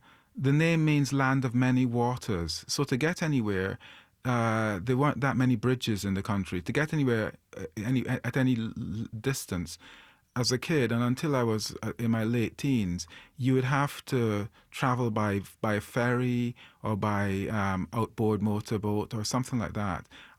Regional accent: Guyana; also born or lived in Edinburgh; So I grew up in Guyana, and I arrived in Guyana as a very young boy from Edinburgh.

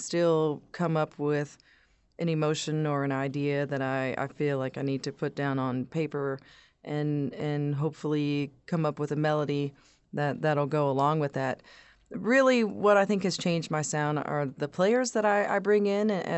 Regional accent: Austin, Texas, United States; now in Lubbock, United States; Well, when I came from Austin, I considered myself a folk singer

